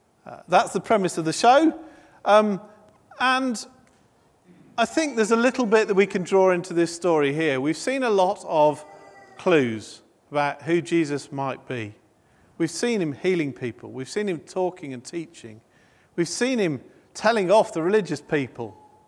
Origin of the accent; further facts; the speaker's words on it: United Kingdom; But being very British, you don't ask someone, do you?